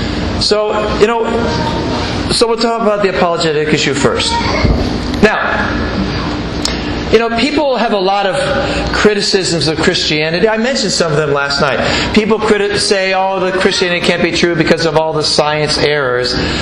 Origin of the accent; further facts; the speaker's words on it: United States; I'm an American.